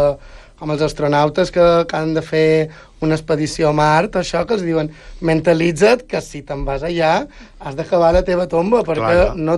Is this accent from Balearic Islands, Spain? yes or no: yes; Balearic Islands, Spain; no només soc historiador, sinó que també soc mallorquí